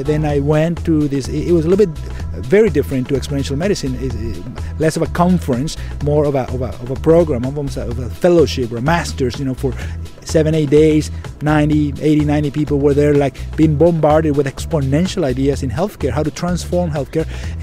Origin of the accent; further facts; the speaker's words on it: Venezuela; I come from Venezuela